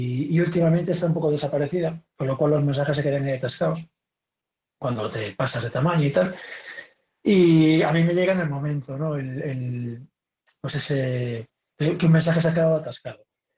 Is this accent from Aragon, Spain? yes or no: no; Vigo, Galicia, Spain; now in Madrid, Spain; yo soy de Vigo, pero llevo viviendo en Madrid 20 años.